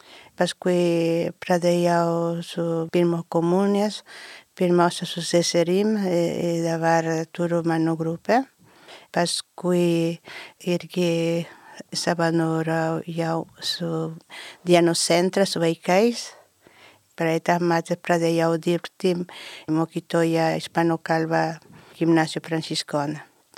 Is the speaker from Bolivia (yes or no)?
yes; Bolivia; moved away; also born or lived in Chile; Aš esu iš Bolivijos, Pietų Amerikos, savo formaciją pradėjau Čilėje. 10 metų gyvenau Čilėje.